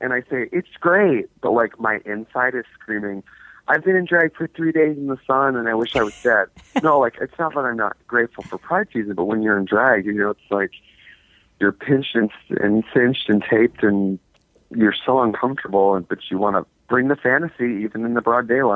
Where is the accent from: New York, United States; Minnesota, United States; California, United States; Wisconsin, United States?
Wisconsin, United States; Milwaukee; whenever I tell people I'm from Milwaukee, they're like, oh, you're from Milwaukee?